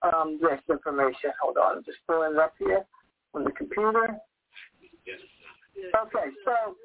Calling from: New York, United States; because I'm calling from New York

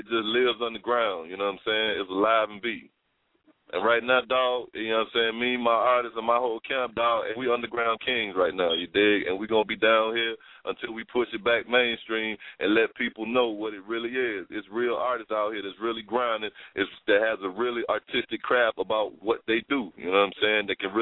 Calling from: Atlanta, Georgia, United States; I'm calling from Northside ATL.

